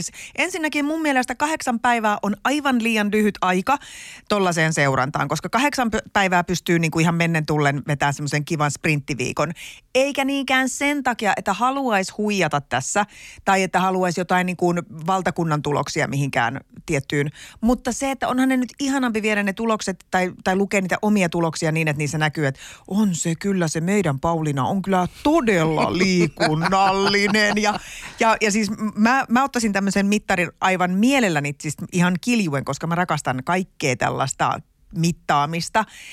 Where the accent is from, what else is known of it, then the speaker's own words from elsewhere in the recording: Pirkkala, Pirkanmaa, Finland; kun mä oon lähtenyt Tampereelta pois, niin en mä pirkkalalaisena kitise